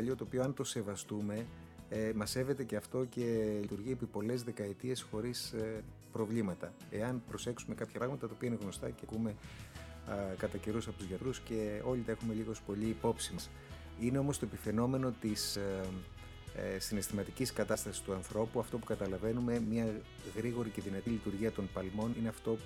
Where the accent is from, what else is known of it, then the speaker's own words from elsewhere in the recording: Koroni, Peloponnese, Greece; Κατάγομαι από την Κορώνη Μεσσηνίας και έκανα αγροτικό στα Φιλιατρά